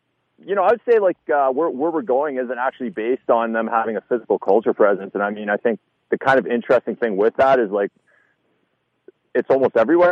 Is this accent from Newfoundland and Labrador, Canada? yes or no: no; Burford, Ontario, Canada; So I'm from Canada, Ontario, Canada. I grew up in a small town called Burford, Ontario, rural farming community, you know, like when I say small town, like, you know, you're talking 1500 people.